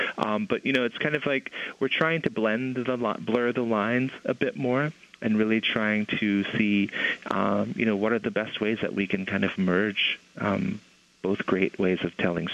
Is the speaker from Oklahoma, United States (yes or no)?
no; Mescalero, New Mexico, United States; I remember growing up in Mescalero one time and watching TV